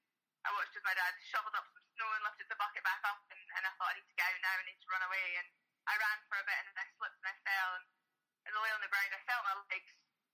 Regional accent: Scotland, United Kingdom; Yeah, I grew up in a really rural place in the Scottish Borders. Kind of the closest well, small village was 3 miles away, and then the closest shop was half an hour away.

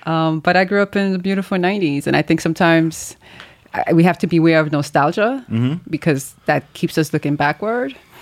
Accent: Brooklyn, New York, United States; also born or lived in Haiti; I'm from Haiti. I grew up in Brooklyn in the beautiful 90s.

